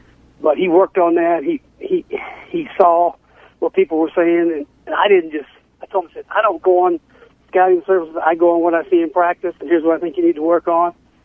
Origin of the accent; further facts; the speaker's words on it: Kentucky, United States; I'm from Kentucky. My dad had season tickets to the games since 1977, and I can tell you how it is there